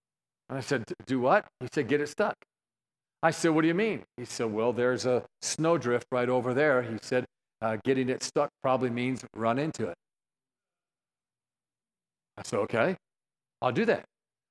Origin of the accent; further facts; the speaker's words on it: New York, United States; I grew up in Western New York. And, you know, we grew up north of Buffalo